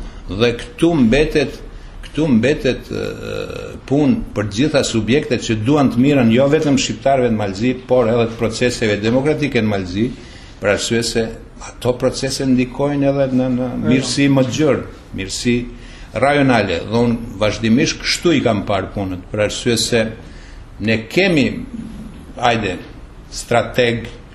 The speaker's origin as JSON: {"language": "Albanian", "country": "Montenegro", "said": "unë duhet të përmend vetëm disa kryesore që i kemi si shqiptarë në Maltëzi, si pakicë nacionale në Maltëzi."}